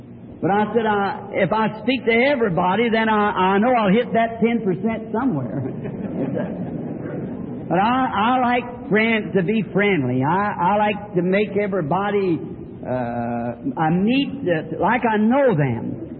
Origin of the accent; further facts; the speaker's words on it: the South, United States; born there; I'm a Southerner by birth